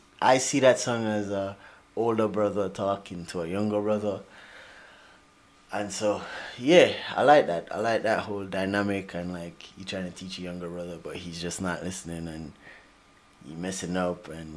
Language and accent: English; Jamaica; Okay, so I grew up in Jamaica, separate, apart from my brothers.